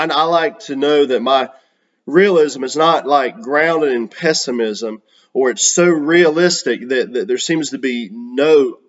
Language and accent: English; Charlotte, North Carolina, United States; I am from Charlotte, North Carolina, originally, and I do believe Charlotte is the South, y'all.